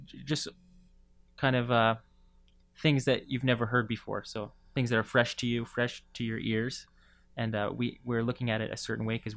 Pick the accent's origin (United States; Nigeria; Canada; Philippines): Canada; West Coast; So just growing up on the West Coast, we try to get those things.